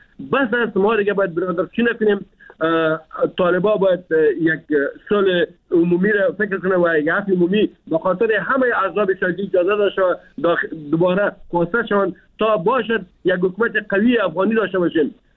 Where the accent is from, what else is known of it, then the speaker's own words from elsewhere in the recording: Afghanistan; ما افغان هستیم، ما مسلمان هستیم